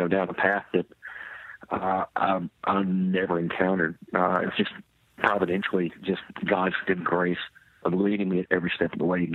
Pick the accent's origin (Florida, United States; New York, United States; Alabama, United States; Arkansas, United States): Arkansas, United States; Buzzards Roost; a lot of people love to hear the fact that I'm from Buzzards Roost, Arkansas.